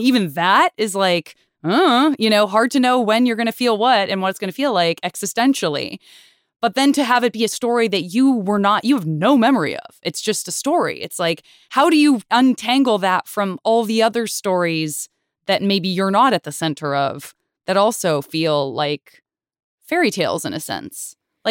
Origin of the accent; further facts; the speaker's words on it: United States; it's a lot of complicated for as an American, which a hugely flawed nation